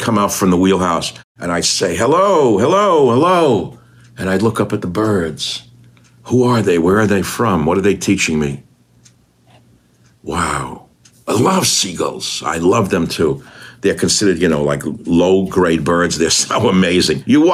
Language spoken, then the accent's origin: English; New York, United States; So I come from New York. I buy this sailboat.